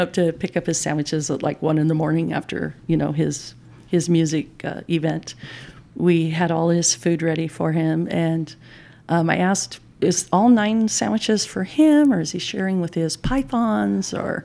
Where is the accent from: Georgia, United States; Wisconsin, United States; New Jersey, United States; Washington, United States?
Washington, United States; You know, I grew up on the Puget Sound. My dad had a boat.